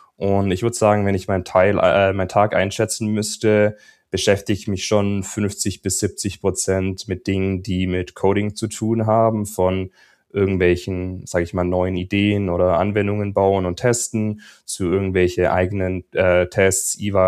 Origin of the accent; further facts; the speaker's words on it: Baden-Württemberg, Germany; now in Nuremberg, Germany; Ich bin gebürtig Schwabe, würde ich sagen, also aus einem kleinen Dorf bei Stuttgart. Mittlerweile wohne ich in Nürnberg.